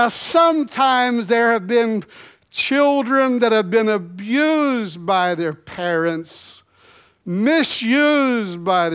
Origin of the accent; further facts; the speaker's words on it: Tennessee, United States; Where I come from, I was born in Tennessee, I had to say, yes, sir, no, sir, yes, ma'am, no, ma'am.